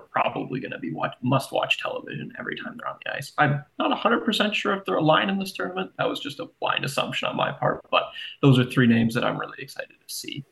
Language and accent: English; Canada; I feel like a traitor for saying this, being a Canadian, obviously cheering for Team Canada and whatnot